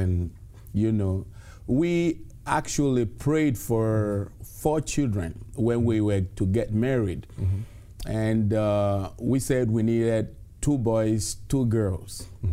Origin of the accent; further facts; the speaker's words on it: Nigeria; from Nigeria.